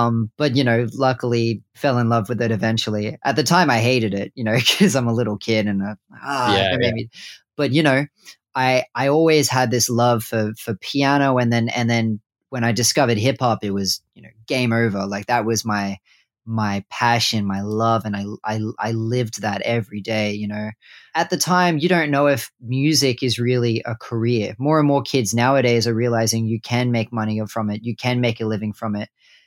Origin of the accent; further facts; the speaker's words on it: Wollongong, New South Wales, Australia; my family is from Brewarrina, but I grew up in Wollongong, and born and raised in Wollongong